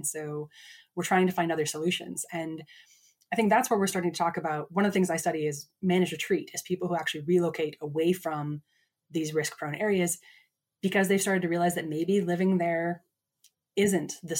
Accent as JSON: {"language": "English", "region": "Minnesota", "country": "United States", "tie": "born or raised there", "said": "But then, so I grew up in Minnesota on Lake Superior."}